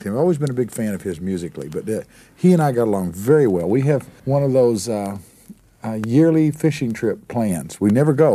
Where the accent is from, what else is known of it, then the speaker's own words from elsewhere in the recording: Texas, United States; And she was Cherokee, and I was raised in Texas.